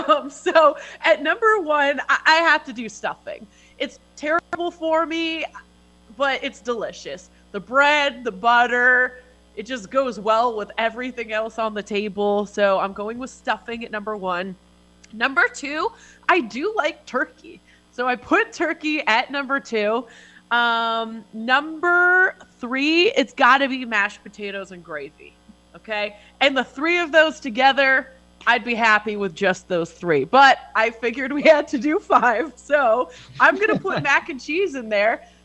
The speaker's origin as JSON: {"language": "English", "country": "Canada", "said": "Blame me for being Canadian."}